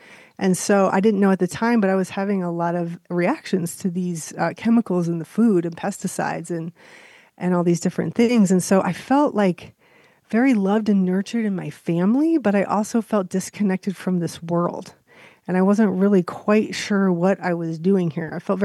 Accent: Pueblo, Colorado, United States; I grew up in Pueblo, and at the time it was a very different place than it is now, but it was pretty safe.

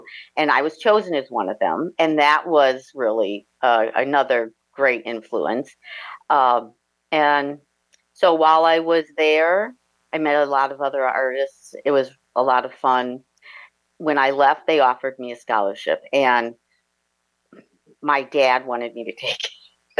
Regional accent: Merrillville, Indiana, United States; I grew up in Merrillville with my three siblings and my parents, and we were in a rural area of Merrillville, Ross Township area, which is a great place to grow up.

